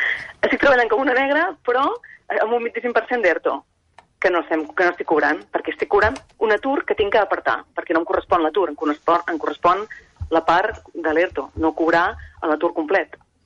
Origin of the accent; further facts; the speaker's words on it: Martorell, Catalonia, Spain; De Martorell.